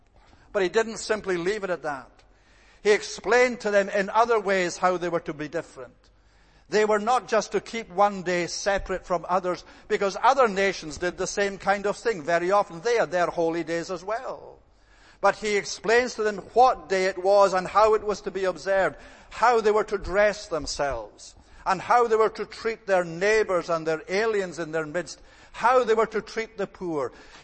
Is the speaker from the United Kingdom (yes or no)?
yes; Scotland, United Kingdom; I am a Scot, as you well know.